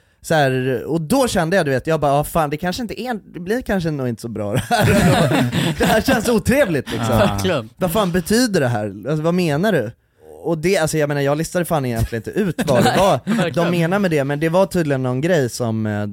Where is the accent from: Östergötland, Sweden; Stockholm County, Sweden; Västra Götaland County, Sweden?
Stockholm County, Sweden; Nacka; Ja, men jag, när vi är uppvuxna i Nacka och hängde ju ganska mycket med